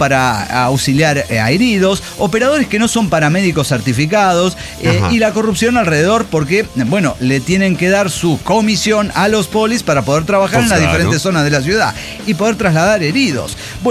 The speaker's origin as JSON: {"language": "Spanish", "town": "Guadalajara", "region": "Jalisco", "country": "Mexico", "said": "¡Que no soy chilango! ¡Soy tapatía!"}